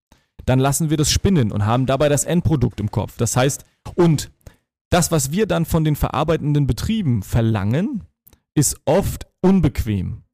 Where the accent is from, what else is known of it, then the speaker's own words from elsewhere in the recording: Rügen, Mecklenburg-Vorpommern, Germany; Also ich bin auf Rügen geboren und aufgewachsen.